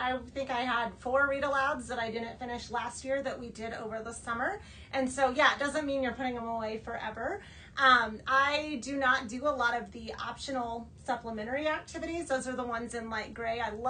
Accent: Midwest, United States; And I know I grew up in the Midwest.

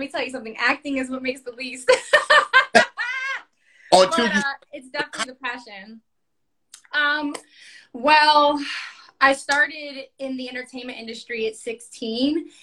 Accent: The Bronx, New York, United States; And shout out to New York, I'm from the Bronx. Hey, Bronx girl, what?

